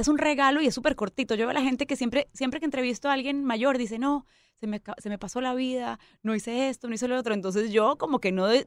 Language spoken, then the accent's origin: Spanish; Colombia; soy colombiana, imagínate. Yo nací en las montañas cafeteras.